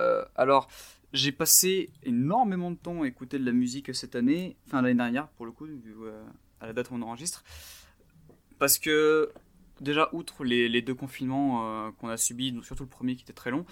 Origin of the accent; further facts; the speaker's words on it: Porto, Porto District, Portugal; C'est fait par des Portugais qui sont originaires de Porto. Donc en plus de représenter mon bled, ça me permet de parler de musique qui bassonne un peu plus.